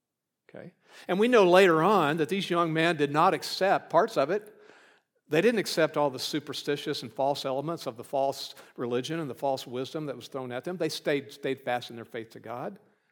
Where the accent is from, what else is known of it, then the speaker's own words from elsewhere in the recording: Wharton, Texas, United States; Babylon was the learning center of the day, kind of like my hometown, Wharton, Texas.